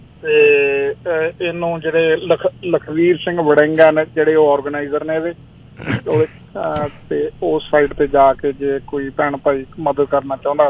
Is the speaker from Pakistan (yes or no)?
no; Machhike, Punjab, India; ਉਹ ਬੱਚਾ ਸਾਡੇ ਪਿੰਡ ਦਾ ਜੀ ਮੇਰਾ ਪਿੰਡ ਮਾਛੀ ਕਿਆ ਮੋਗਾ ਜਿਲੇ ਚ ਪੈਂਦਾ ਜੀ